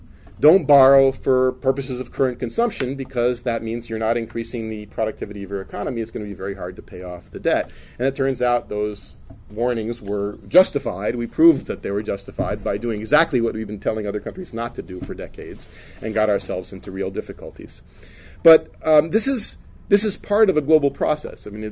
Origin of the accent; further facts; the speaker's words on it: New York, United States; And, you know, I'm from New York.